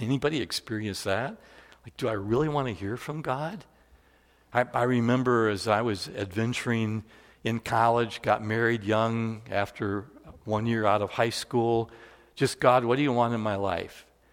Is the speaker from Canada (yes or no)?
no; Netherlands; So in the big church I grew up in Holland